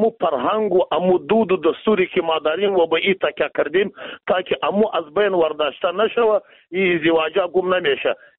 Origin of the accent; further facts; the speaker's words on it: Afghanistan; ما شما از افغانستان هستیم